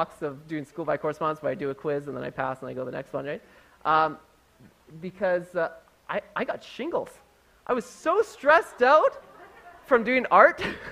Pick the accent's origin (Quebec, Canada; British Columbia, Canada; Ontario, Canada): British Columbia, Canada; Nelson; Because I got to live with another family whose kids we grew up with here in Nelson